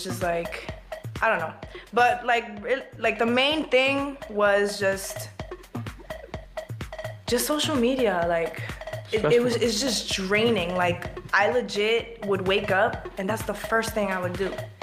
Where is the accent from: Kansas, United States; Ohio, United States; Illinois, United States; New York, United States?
New York, United States; New York City; Astoria, Long Island City.